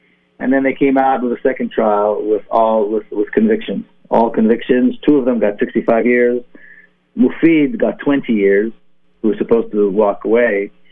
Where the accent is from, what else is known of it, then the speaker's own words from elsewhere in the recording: Jerusalem, Jerusalem District, Israel; Well, you know, I grew up in Jerusalem